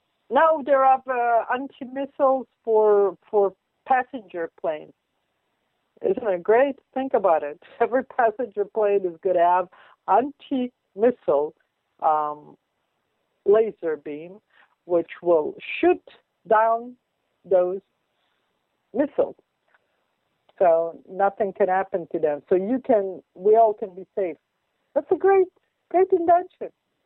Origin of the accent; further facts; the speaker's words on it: Israel; also born or lived in United States; And I'm Israeli, trust me. Well, I'm American more, if you can say. Both.